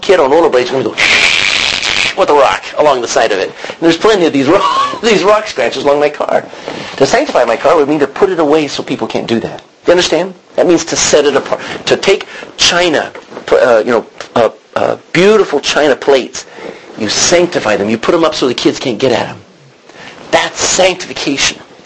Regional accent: Texas, United States; We grew up in Texas, and we'd have a hailstorm come that would dent the cars.

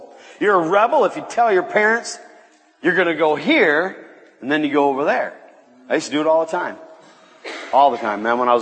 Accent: Michigan, United States; I'm from Michigan, a place back in the States.

